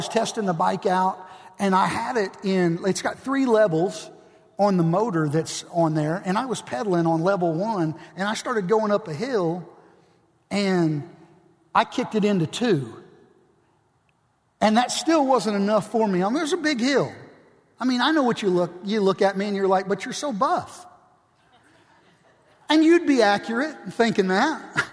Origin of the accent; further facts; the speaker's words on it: the South, United States; I'm from the South and I like tea.